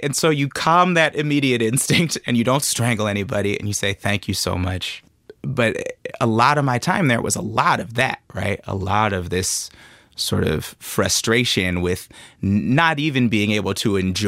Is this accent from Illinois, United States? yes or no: no; Oakland, California, United States; I'm from Oakland. We've been rapping fast. I've been rapping fast since I was a child.